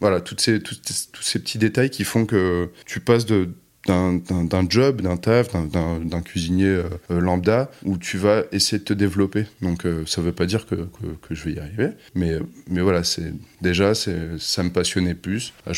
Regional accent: Bordeaux, Nouvelle-Aquitaine, France; On est de Bordeaux, donc forcément, de ce nom même.

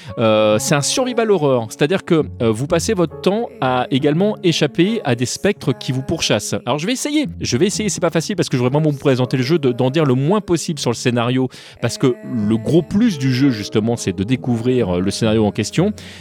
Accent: France; Nous, en tant que Français, c'est vrai que on peut comparer les jaquettes US et les jaquettes japonaises.

